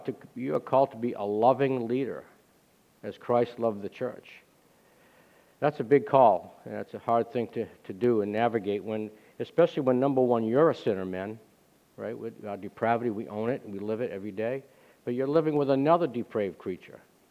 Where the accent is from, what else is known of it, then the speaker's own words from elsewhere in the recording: New England, United States; Hey, we're from New England, right? Isn't this the cradle of liberty, right?